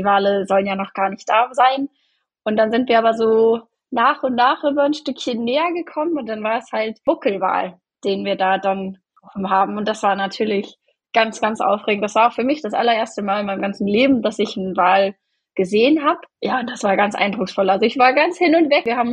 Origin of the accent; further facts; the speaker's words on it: Lower Saxony, Germany; moved away as an adult; now in Norway; Ich komme ja eigentlich aus Ostfriesland und das ist halt recht nah an der Grenze.